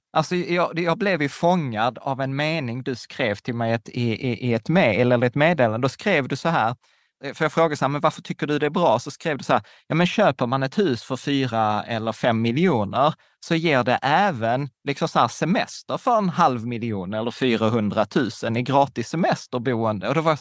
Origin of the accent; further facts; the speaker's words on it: Sweden; born there; vi båda kommer från vi är födda i Sverige, men våra föräldrar är från Östeuropa. Mina föräldrar är från gamla Tjeckoslovakien